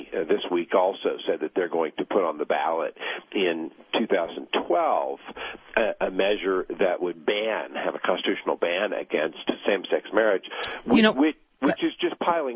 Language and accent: English; Tennessee, United States; But at the same time, my home state of Tennessee on Monday passed legislation